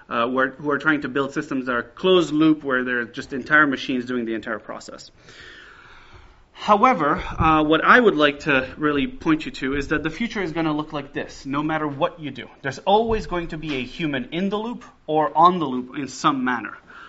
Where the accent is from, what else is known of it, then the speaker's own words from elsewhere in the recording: Belgium; also born or lived in France; now in Boston, United States; Don't get fooled by my accent. I was born in France, grew up in Belgium. My mom's Spanish, my father's Italian, so I sound American, but I'm thoroughly European.